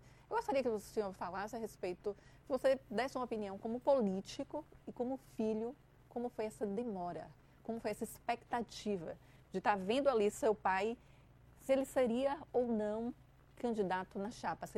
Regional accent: Irecê, Bahia, Brazil; Porque eu sou do interior, sou de Irecê.

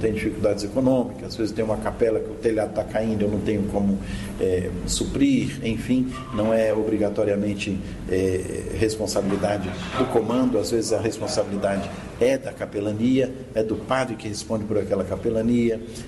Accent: Brasília, Federal District, Brazil; eu nasci em Brasília, meus pais eram do Rio Grande do Norte, foram naquele boom de Juscelino Kubitschek, da construção de Brasília, nos anos 60, e eu já nasci em Brasília. Me criei lá, fiz seminário lá, fui ordenado padre lá

